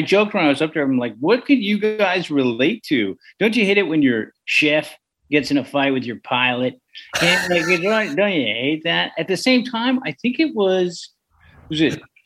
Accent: San Francisco, California, United States; and I grew up in San Francisco. I never learned how to drive a stick because we just didn't have them.

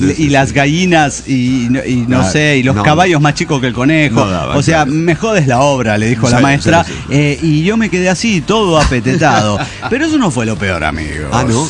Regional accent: Azul, Buenos Aires Province, Argentina; de Azul Argentina.

